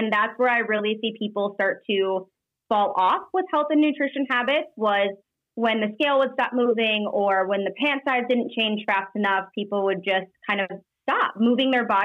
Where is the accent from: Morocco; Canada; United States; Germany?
United States; Iowa; also born or lived in Denver, United States; I live in a little suburb called Grimes. My husband and I moved here about 8 months ago. We lived in Denver for 3 years, but we were born and raised in Iowa.